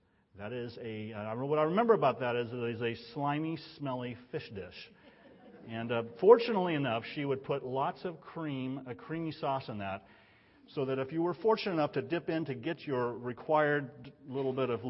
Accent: Richville, Utah, United States; When I was young, I grew up in Richville. You know, Richville is just 13 miles out in the valley there

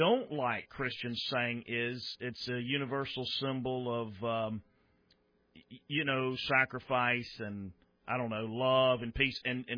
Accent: the South, United States; even as one who's born and raised in the South, it's not because I was born and raised here.

